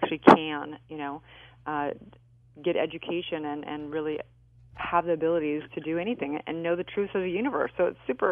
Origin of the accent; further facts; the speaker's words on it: California, United States; because I had heard, you know, growing up in California, it was kind of like a bad word.